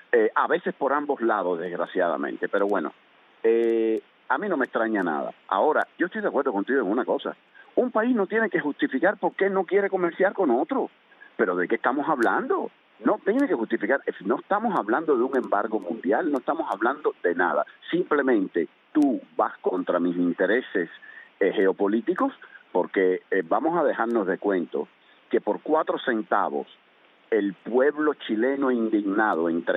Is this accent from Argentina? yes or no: no; Cuba; nosotros como cubanos, todos, me incluyo